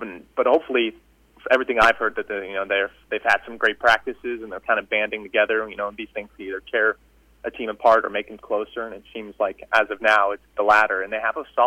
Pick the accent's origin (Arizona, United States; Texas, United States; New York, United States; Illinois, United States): Texas, United States; Dallas; Yeah, I grew up in Dallas, Texas.